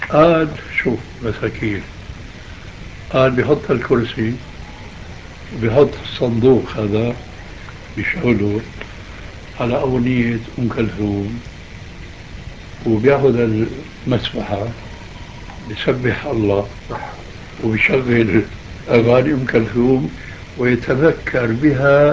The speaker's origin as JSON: {"language": "Arabic", "country": "Syria", "said": "طالب علم لفه غضانيه اللي بيسموها عندنا في الشام صفره ولحيه"}